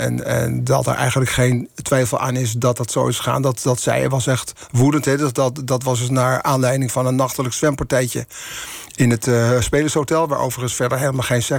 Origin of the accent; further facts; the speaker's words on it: Haarlem, North Holland, Netherlands; En dus ik zat bij hem thuis te kijken in Haarlem, waar ik woonde, waar ik ben opgegroeid.